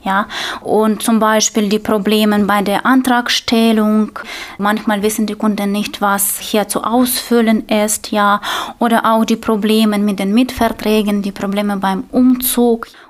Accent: Ukraine; now in Germany; Als ich nach Deutschland gekommen bin, aus der Ukraine geflohen bin, war es für mich von großer Bedeutung, was Hilfsreiches und auch was Nützliches für meine Mitbürger zu machen.

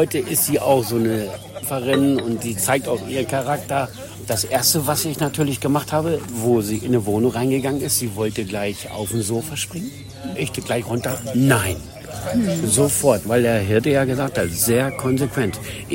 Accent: Celle, Lower Saxony, Germany; Ich sagte, ja, aus Niedersachsen. Meint er, wo denn da? Ich sage, Zelle.

